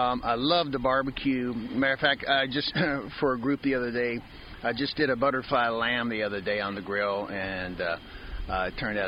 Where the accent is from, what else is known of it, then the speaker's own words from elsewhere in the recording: Kentucky, United States; Yeah, I grew up in Kentucky, and basically, when I was young, we basically, really, Kentucky at the time, they only had small game